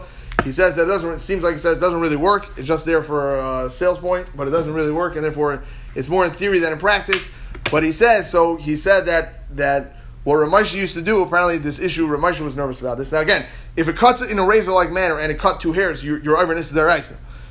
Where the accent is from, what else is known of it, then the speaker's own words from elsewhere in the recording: Baltimore, Maryland, United States; where all the shavers that I use when I grew up in Baltimore and I brought it to him